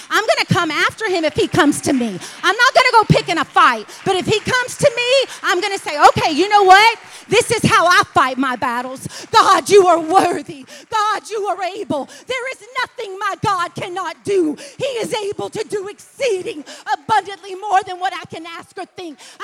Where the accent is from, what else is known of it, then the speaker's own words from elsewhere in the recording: the South, United States; We came from the South. I better say yes, ma'am. I better say yes, sir.